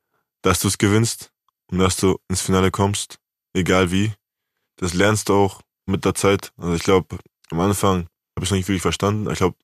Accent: Munich, Bavaria, Germany; als Münchner Kind

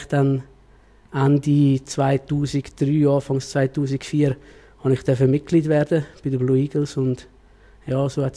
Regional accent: Zurich, Switzerland; ich bin im Limmatal aufgewachsen.

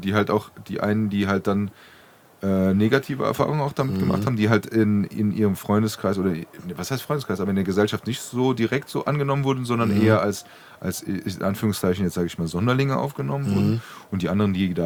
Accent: Germany; für mich, ich sag mal, als Deutscher war das aber in meiner Jugend halt auch normal damals.

